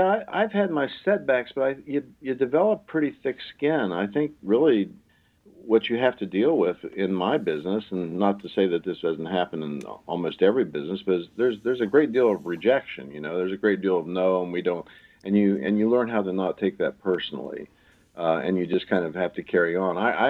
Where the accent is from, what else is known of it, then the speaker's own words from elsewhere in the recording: Appalachia, United States; I'm actually from Appalachia, but I'm from this part of the country, and it's where I was the most comfortable.